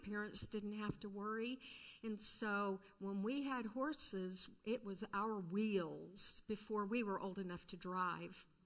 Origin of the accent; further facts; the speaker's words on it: Los Angeles, California, United States; I grew up in Los Angeles, California, which I'm sure all of you, most of you, would think of as a huge city, big city with lots of traffic.